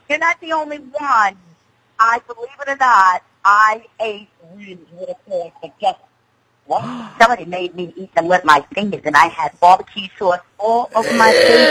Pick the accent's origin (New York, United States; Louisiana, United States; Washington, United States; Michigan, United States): New York, United States; Port Jefferson; moved away as an adult; also born or lived in Oyster Bay; I grew up in Oyster Bay until I was about, I think, 10, and then moved out to the Port Jefferson Beach area, and I, you know, lived there all my life up until 4 years ago, and then I moved here.